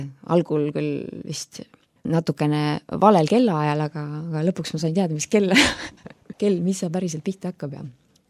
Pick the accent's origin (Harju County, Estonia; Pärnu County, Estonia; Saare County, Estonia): Harju County, Estonia; Tallinn; Ma olen sündinud, kasvanud Tallinnas, aga nagu me kõik või paljud meist, ega me oleme mingil ajal siia Tallinnasse jõudnud, ehk siis minu perel jõudsid Tallinnasse vanemad.